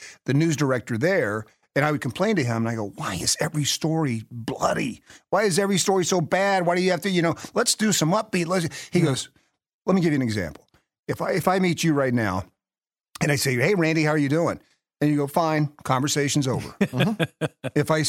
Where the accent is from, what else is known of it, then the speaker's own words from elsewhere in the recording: Tennessee, United States; I came from Tennessee. I knew no other.